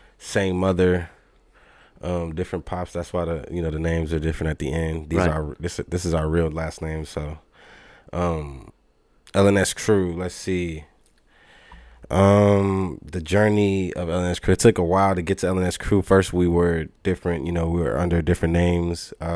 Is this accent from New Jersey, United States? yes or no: no; Austin, Texas, United States; he's from San Antonio, I'm from Austin